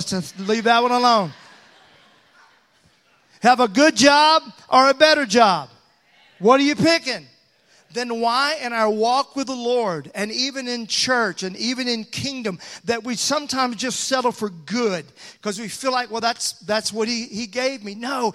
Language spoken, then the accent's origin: English; Mississippi, United States; I'm from Mississippi, and we would say right chair, right now.